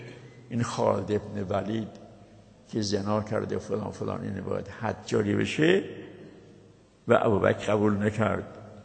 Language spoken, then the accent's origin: Persian; Mashhad, Razavi Khorasan, Iran; خب اون یک مشهده، ما هم مشهدیم دیگه